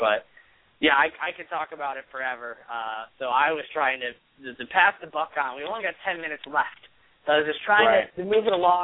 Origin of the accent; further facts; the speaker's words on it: Connecticut, United States; I mean, I grew up in Connecticut. I don't like Boston that much.